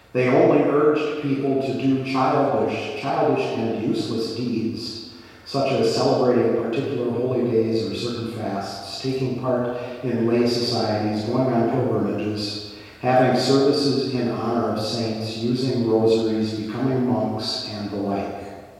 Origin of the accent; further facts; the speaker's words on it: Wisconsin, United States; So I grew up that way in Wisconsin.